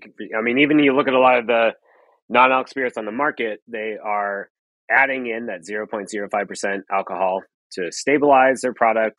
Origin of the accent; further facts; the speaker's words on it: Canada; Being Canadian, obviously, that's important to me.